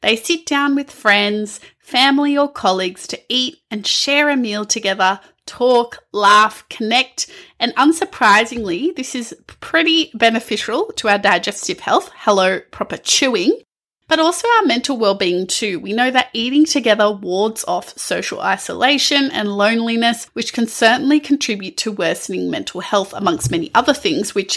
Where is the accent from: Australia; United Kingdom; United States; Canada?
Australia; what this diet looks like from my upbringing and present day diet as a Greek Australian. Although I'm not from Crete, so, and neither is my family